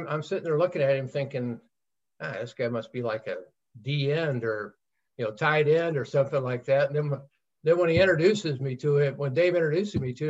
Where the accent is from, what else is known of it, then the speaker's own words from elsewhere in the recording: Tennessee, United States; Oddly enough, because I grew up in Tennessee, I was kind of interested in Tennessee, but sure.